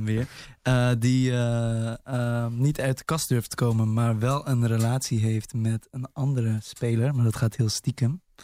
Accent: Bergen op Zoom, North Brabant, Netherlands; born there; Ik ben geboren in Bergen op Zoom.

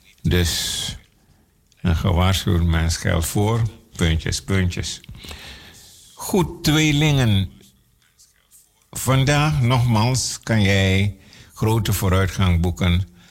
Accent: Amsterdam, North Holland, Netherlands; En je moet weten, ik kom ook van Amsterdam-Noord. Ik maak vice versa 40 kilometer om hier te zijn.

